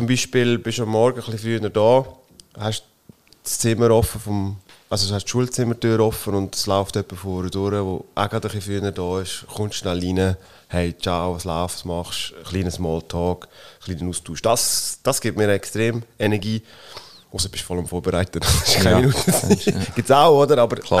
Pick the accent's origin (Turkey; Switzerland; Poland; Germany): Switzerland; ich komme aus dem Seetal ursprünglich, vorbei in Wilhelm See.